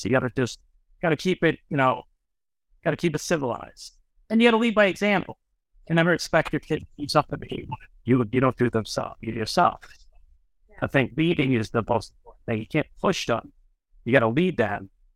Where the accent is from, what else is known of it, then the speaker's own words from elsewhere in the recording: New York, United States; Now, Lisa, the Suffolk County Rocket Point in New York, is in my hometown.